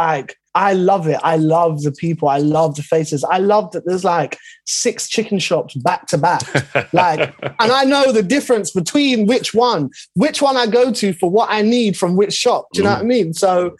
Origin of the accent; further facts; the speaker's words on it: Shepherd's Bush, London, United Kingdom; when we grew up in Shepherd's Bush, it wasn't, you know, my family have been here 30 plus years.